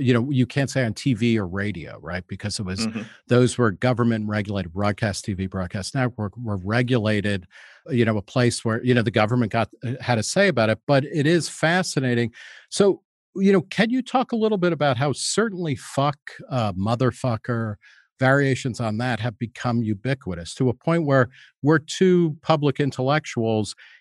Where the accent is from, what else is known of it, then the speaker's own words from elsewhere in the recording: United States; which as a baseball fan and as an Irish American, I was like, wow, this is kind of an important part of history I did not learn in Catholic school.